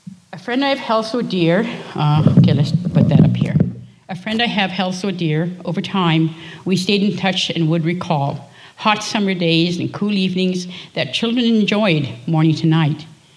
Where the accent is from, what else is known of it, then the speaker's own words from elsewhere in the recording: Ontario, Canada; First of all, I'm from Ontario, Canada. And I grew up in the area where Bev's family had a camp. And I'm come from a family of 12 children.